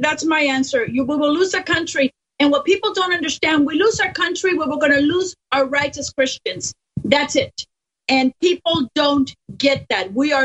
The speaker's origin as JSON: {"language": "English", "town": "San Jose", "region": "California", "country": "United States", "tie": "born or raised there", "said": "I was raised in San Jose."}